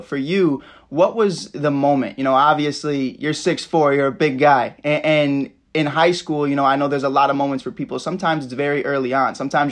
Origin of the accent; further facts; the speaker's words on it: Chicago, Illinois, United States; you know, personally, you know, growing up in Chicago, it's about 4 months out of the year, and then the other eight you're stuck in your house.